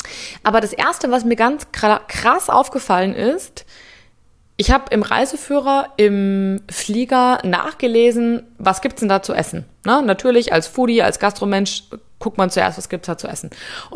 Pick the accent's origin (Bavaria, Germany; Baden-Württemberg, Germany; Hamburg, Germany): Bavaria, Germany; Munich; Ich komme aus München